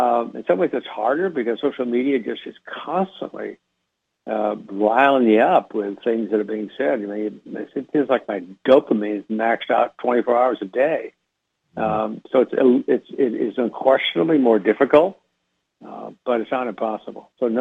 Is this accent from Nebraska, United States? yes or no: yes; Nebraska, United States; You ask at the outset, how's a boy in Nebraska do in New York City?